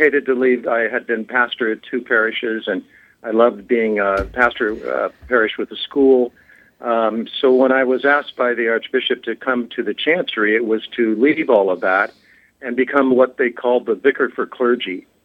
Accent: Denver, Colorado, United States; Well, I grew up in Denver, Colorado. I was the oldest. I am the oldest of 10 children. Mom and dad were local.

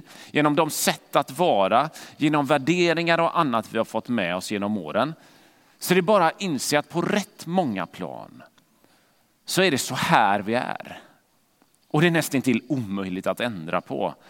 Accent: Gothenburg, Västra Götaland County, Sweden; Där jag växte upp i Fiskebäck i västra Göteborg och man träffade någon vuxen person som man inte kände

